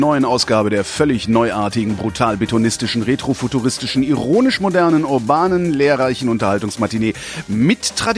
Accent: Cologne, North Rhine-Westphalia, Germany; also ich komme ja ursprünglich aus Köln.

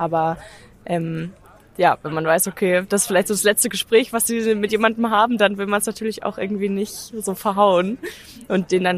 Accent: Pfaffenhofen, Bavaria, Germany; ich bin 20 Jahre alt und ich komme aus Pfaffenhofen

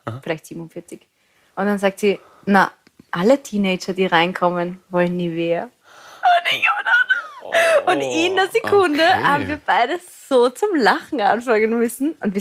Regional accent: Lower Austria, Austria; ich bin aus Niederösterreich

